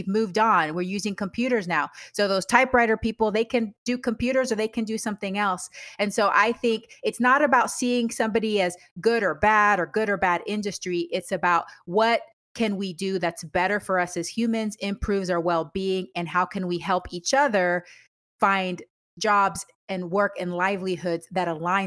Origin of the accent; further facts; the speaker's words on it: Panama; Sometimes I'm originally from Panama, and sometimes I feel like it's like that too.